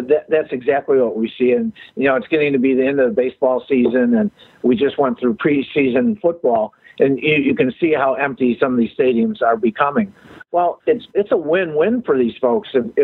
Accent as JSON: {"language": "English", "town": "Chicago", "region": "Illinois", "country": "United States", "said": "I as I said, I'm from Chicago, and I was in town back in June"}